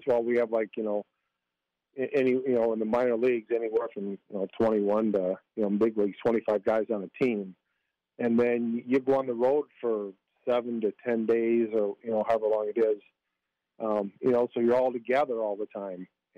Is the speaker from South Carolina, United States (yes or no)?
no; Michigan, United States; First of all, I grew up in Michigan. I certainly wanted to play for the Tigers.